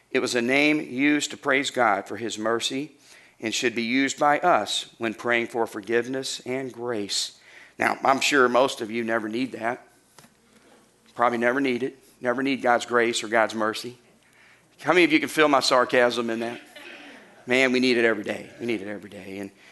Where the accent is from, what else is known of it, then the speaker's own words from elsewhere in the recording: Arkansas, United States; born there; I was born in Arkansas. We didn't speak a lot of Hebrew in Arkansas, surprisingly.